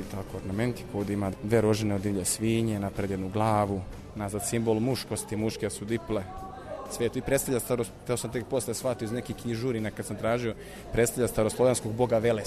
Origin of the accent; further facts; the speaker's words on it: Banatsko Veliko Selo, Vojvodina, Serbia; ja sam u suštini iz Banatskog Velikog Sela kod Kikinde